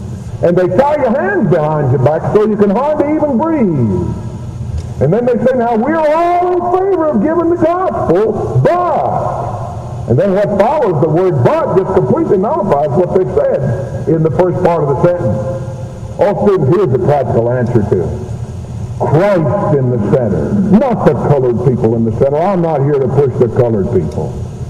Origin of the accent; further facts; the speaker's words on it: the South, United States; I'm from the South, too, and in the South, we haven't done that very much through the years.